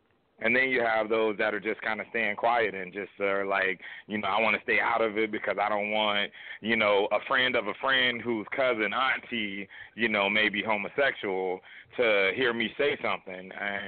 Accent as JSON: {"language": "English", "town": "Orlando", "region": "Florida", "country": "United States", "tie": "born or raised there", "said": "I was born and raised in Orlando, so it hit home to me like no other."}